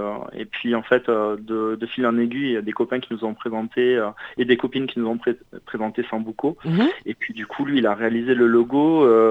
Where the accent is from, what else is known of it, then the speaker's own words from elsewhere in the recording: Occitanie, France; Ouais, moi j'ai grandi en Ariège, hein, à côté de l'Aude